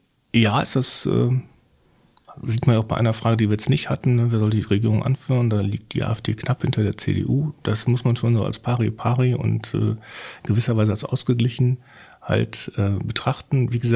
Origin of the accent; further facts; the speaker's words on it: West Germany, Germany; ich komme ja eigentlich aus dem Westen, bin aber 1991 nach Sachsen-Anhalt gekommen.